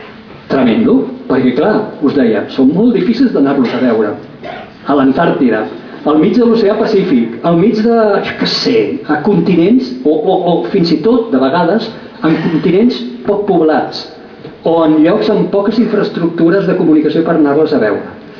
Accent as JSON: {"language": "Catalan", "town": "Tarragona", "region": "Catalonia", "country": "Spain", "said": "Jo sóc de Tarragona i a més tinc casa a Falset, al Priorat."}